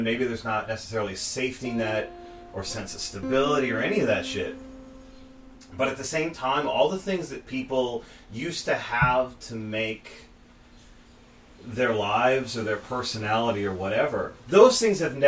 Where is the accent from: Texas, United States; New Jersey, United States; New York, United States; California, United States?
New Jersey, United States; but it's also because I grew up in New Jersey.